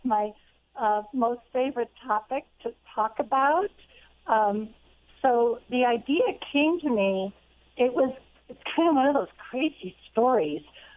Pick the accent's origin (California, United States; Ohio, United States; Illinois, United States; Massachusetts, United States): Ohio, United States; now in Denver, United States; I grew up on a little farm in Ohio, east of Cleveland, and I went to Kent State University